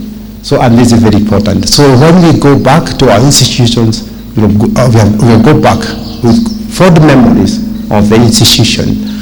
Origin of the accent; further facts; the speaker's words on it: Ethiopia; I'm from Ethiopia.